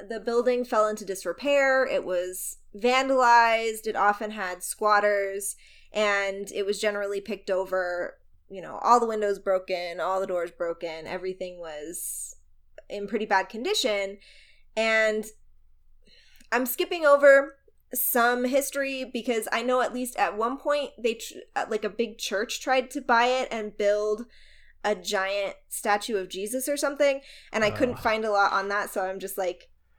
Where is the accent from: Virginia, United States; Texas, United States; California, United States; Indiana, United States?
Texas, United States; There's a building in Texas. I'm actually originally from Texas.